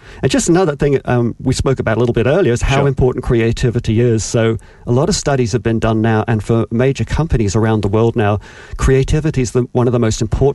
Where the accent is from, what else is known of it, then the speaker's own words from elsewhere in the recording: England, United Kingdom; growing up in England, with the idea was you're either creative or you're not